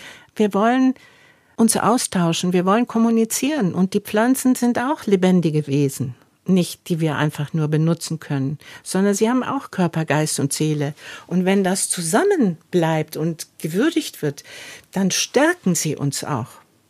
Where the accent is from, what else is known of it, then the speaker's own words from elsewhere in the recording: Argentina; Ich hatte als Kind in Erinnerung, Argentinien ist das Land der Weiden, wo die Rinder auf den Feldern laufen, nichts mehr.